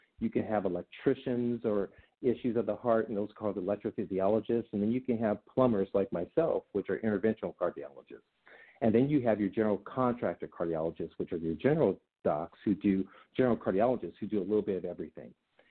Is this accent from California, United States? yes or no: yes; Compton, California, United States; I remember, of course, as a kid growing up in Compton in L.A.